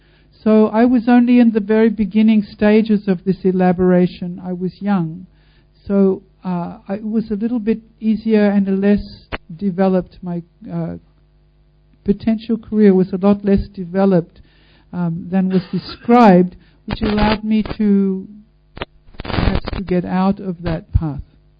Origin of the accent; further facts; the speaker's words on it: Melbourne, Victoria, Australia; when I went to visit Los Angeles, I'm from Melbourne actually, there I was away from my family